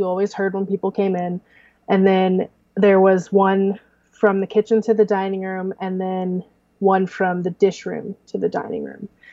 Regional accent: Clarksburg, United States; To me, small was where I grew up in Clarksburg, which is 300 people.

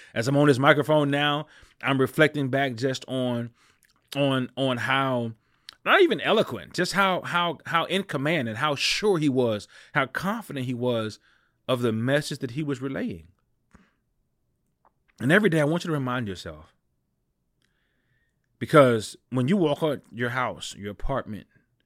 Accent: Louisiana, United States; growing up in the South, I grew up in a little town in Louisiana where we didn't see a whole lot of people that looked like me on television

